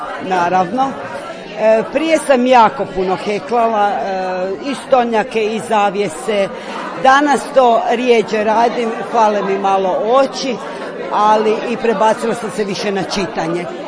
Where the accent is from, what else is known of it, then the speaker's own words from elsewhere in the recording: Đurđevac, Koprivnica-Križevci County, Croatia; Ja sam iz Đurđevca, građanska obitelj